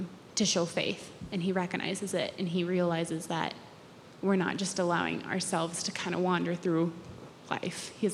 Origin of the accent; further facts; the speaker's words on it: Colorado, United States; I'm from Colorado, and I coach cross country.